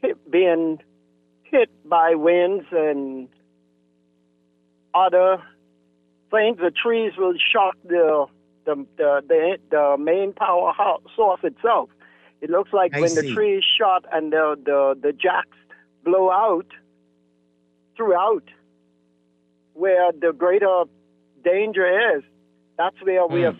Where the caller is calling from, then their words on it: North Eleuthera, Bahamas; I'm calling from North Eleuthera.